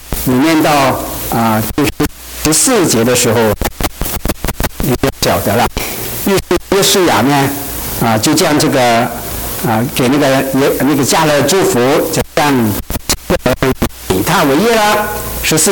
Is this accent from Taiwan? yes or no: no; China; 他到了我们中国人叫不惑之年啊